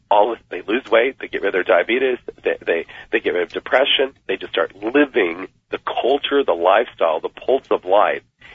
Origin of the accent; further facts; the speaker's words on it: United States; born there; I was born in the United States. I'm a U.S. citizen.